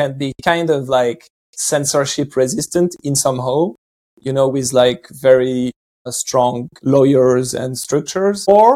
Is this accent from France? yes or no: yes; France; I'm in my 30s. I live in France. I'm born and raised in France. I've been traveling a lot over the last like 4 years in Latin America.